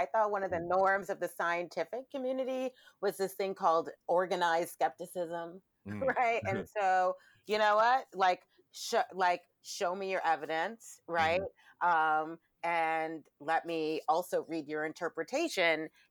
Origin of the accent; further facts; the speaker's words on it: New York, United States; Yeah, and as a New Yorker, I would have just said love it.